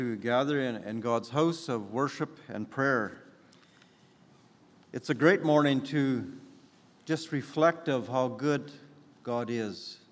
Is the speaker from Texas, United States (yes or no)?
yes; Austin, Texas, United States; I'm from the Austin area, and it's good to be with you this morning.